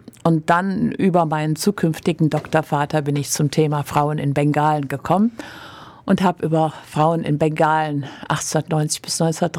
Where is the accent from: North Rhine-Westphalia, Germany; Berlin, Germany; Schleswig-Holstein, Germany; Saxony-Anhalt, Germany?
North Rhine-Westphalia, Germany; Hilden; also born or lived in Düsseldorf; Naja, geboren bin ich in Düsseldorf und dann sind wir nach Hilden gezogen, weil meine Eltern da gebaut haben. Nach dem Abitur bin ich nach Freiburg gegangen